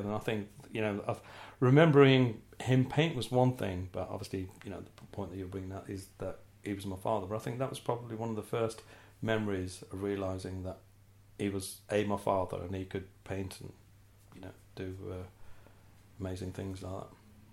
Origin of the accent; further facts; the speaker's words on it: Birmingham, West Midlands, United Kingdom; I was born in 1962. Sorrento Hospital. Though I used to tell everybody that I was born in Sorrento, Italy, which sounded a lot more glamorous. But unfortunately, it was Moseley.